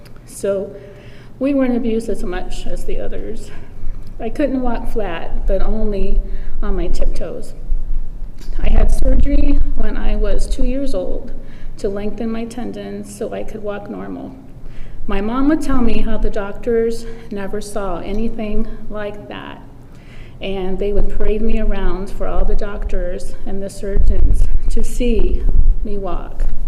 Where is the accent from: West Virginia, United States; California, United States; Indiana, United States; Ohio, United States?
Ohio, United States; Columbus; born there; I was born in Columbus, Ohio, and I was named after Jackie Kennedy.